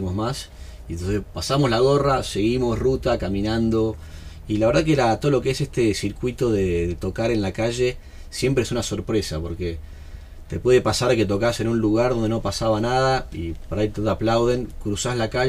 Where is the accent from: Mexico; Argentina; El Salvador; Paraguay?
Argentina; Buenos Aires; now in Portugal; siendo un porteño